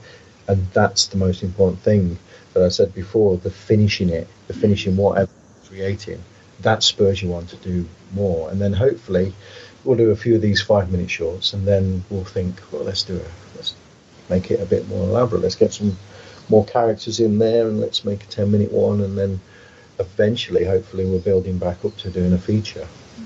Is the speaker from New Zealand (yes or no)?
no; Derby, East Midlands, United Kingdom; I moved away from my hometown of Derby and down to Warwickshire